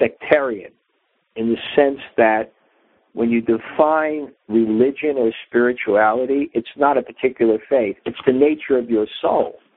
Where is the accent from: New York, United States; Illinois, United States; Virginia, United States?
New York, United States; Brooklyn; I remember when I was 6 years old, five years old, growing up in Brooklyn